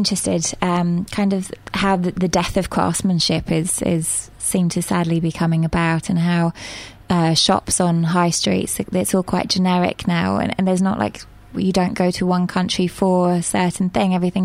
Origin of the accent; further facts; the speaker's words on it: England, United Kingdom; also born or lived in Mexico; I'm from England. I like tea.